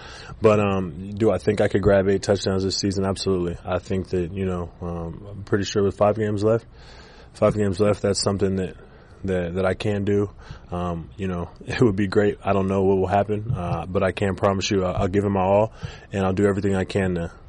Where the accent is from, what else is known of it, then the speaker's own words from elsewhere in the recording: West Coast, United States; now in Jacksonville, United States; You know, I grew up on the West Coast. You know, this is my first time living on the East Coast